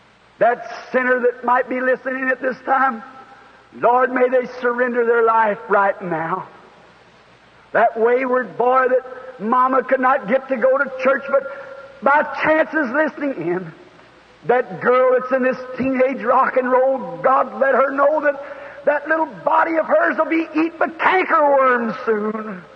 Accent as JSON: {"language": "English", "region": "Southern United States", "country": "United States", "said": "I had no education, and I'm a Southerner, and I mess my words all up"}